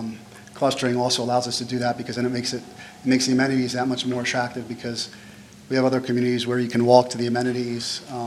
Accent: Wilmington, United States; I'm from Wilmington, so.

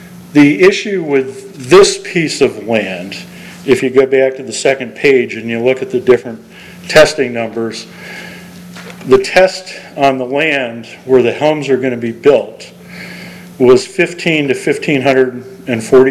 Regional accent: Delaware, United States; I come from Newcastle County originally, and we had Blue Rock Granite up there. We don't have that down here. I'm an old Hartley boy, too, from Kent County, and it's all sand, and it's all soil.

